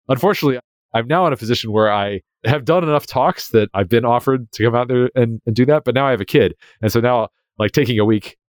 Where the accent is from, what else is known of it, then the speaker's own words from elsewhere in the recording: United States; I'm American, and, so I try to just avoid pronouncing anything that's not English.